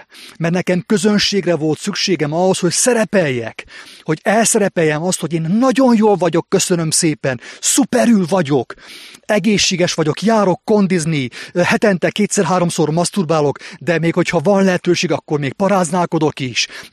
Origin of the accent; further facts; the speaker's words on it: Székely Land, Romania; itt Székelyföldön, a szülővárosomban